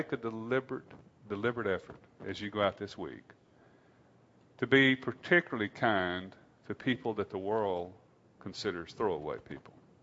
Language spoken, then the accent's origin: English; United States; because I grew up in America, that I felt that way.